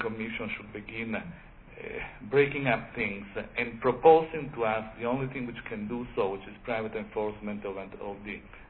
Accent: United States; I come from the United States and I make no excuse or apologies for

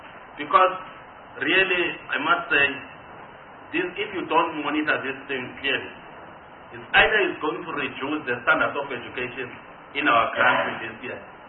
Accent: Mpumalanga, South Africa; I'm from Mpumalanga

